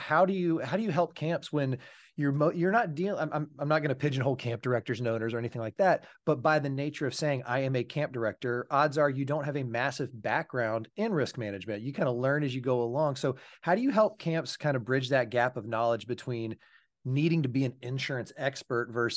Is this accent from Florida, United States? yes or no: yes; Florida, United States; also born or lived in Georgia / South Carolina; I'm from Florida. Yeah. I grew up down in Florida, Georgia, South Carolina.